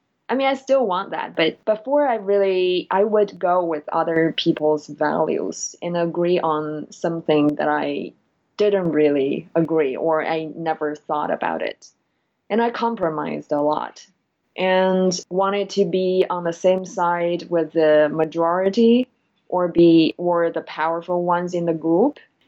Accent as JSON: {"language": "English", "country": "China", "tie": "born or raised there", "moved": "as an adult", "lives_now": "United States", "said": "So I am Chinese. I was born and raised in China, and actually I came to the U.S. 5 years ago."}